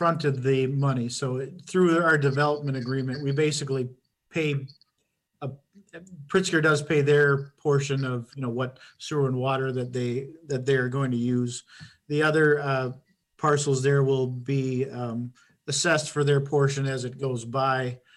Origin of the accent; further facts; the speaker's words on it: Wisconsin, United States; I grew up in Wisconsin, but I moved back to Wisconsin and for this position in 2017.